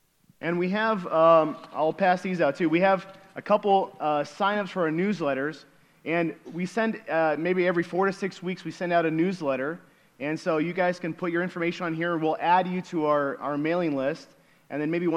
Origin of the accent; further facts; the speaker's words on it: Tucson, Arizona, United States; also born or lived in California; And we're originally from Tucson, Arizona, and it's pretty warm in Tucson, Arizona. And then we've been in California the last 5.5 years.